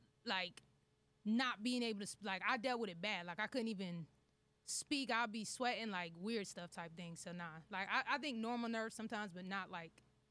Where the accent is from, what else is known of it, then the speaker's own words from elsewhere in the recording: Fredericksburg, Virginia, United States; also born or lived in New York / North Carolina; So, like, I was born in New York, but when I was, like, 4, I moved to Virginia, then from Virginia to North Carolina.